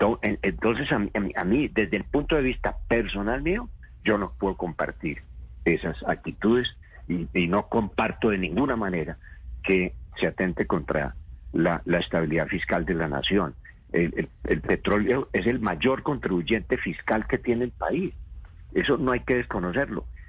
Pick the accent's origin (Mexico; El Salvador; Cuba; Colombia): Colombia; esa es la hoja de ruta que uno esperaría como colombiano que se respete y se siga